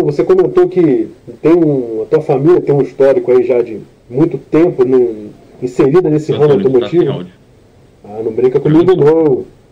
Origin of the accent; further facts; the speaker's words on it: Rio de Janeiro, Brazil; moved away; Não, eu sou do Rio também, eu morei no Rio até 2013.